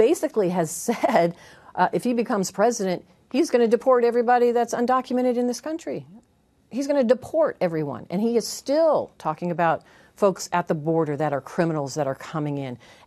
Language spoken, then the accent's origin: English; Nevada, United States; I come from Southern Nevada, organized labor family.